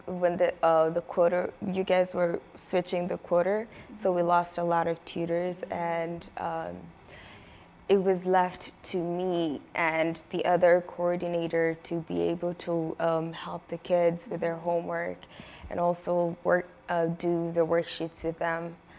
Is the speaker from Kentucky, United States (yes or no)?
no; San Diego, California, United States; growing up in City Heights, and I went to Crawford High School.